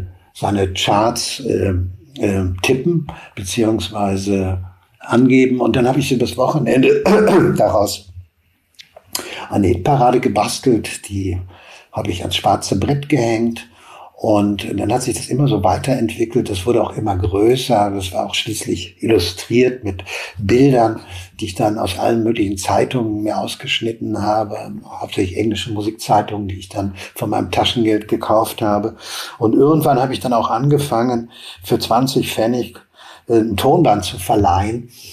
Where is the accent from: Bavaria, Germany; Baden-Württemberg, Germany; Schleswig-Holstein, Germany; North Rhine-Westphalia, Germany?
North Rhine-Westphalia, Germany; Hagen; Ich komme aus Hagen, das prägt vielleicht auch. Das war in den 80ern ein Melting Pot für unheimlich viele Bands, die es in der Stadt gab, zur Hochzeit.